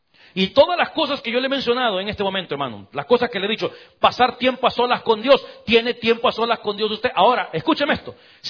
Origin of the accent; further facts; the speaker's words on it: El Salvador; La última vez que yo estuve en el estadio en mi país, en El Salvador